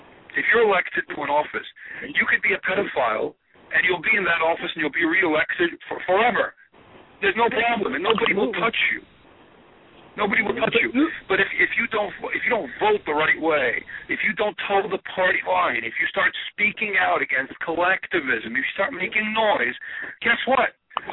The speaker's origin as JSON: {"language": "English", "town": "New York City", "region": "New York", "country": "United States", "said": "New York City."}